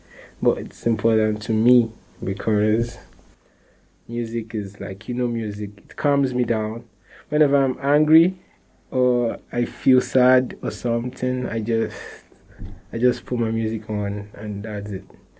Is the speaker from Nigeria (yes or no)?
yes; Nigeria; English is a second language; now in Padua, Italy; I am Nigerian and I am from the Igbo tribe in Nigeria. I live in Padua, Italy